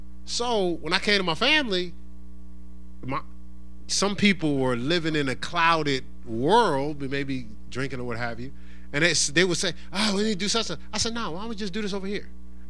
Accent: New Jersey, United States; Where I'm from, I'm from New Jersey, but I spent a lot of time in New York City because I worked in New York

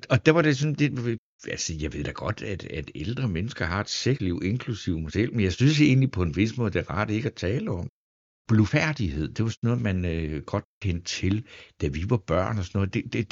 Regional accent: Svendborg, Region of Southern Denmark, Denmark; det der er vildt ved at komme hjem, som jeg gør i aften til min gamle hjemby. Så kan man altså komme til Svendborg

